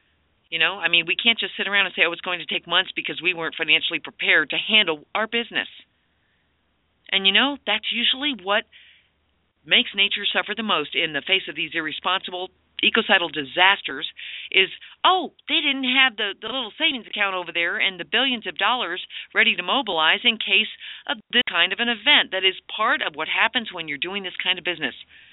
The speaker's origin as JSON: {"language": "English", "region": "Texas", "country": "United States", "said": "I'm from Texas. You know what? We dig all kinds of wells over there."}